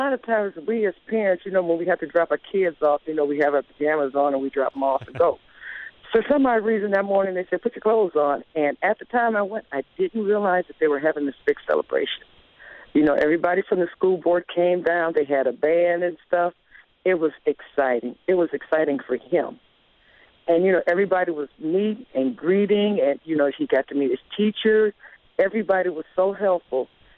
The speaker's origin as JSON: {"language": "English", "town": "Chicago", "region": "Illinois", "country": "United States", "said": "because I came from Chicago. And when we moved here, we couldn't get into the parochial school"}